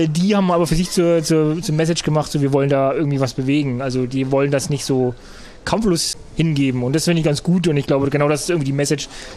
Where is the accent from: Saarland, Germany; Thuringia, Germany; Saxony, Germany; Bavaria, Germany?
Thuringia, Germany; Also ich komme ja aus Thüringen